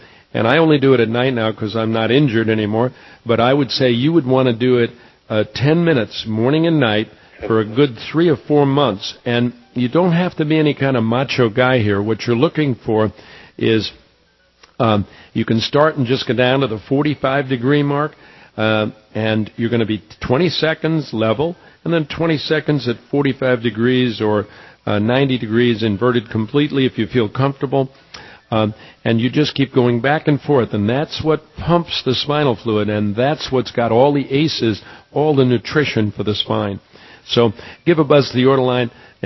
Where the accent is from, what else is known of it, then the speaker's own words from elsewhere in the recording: New York, United States; I grew up in New York, and of course, when I was a kid, everybody had to box or you had to stay home, you know what I mean?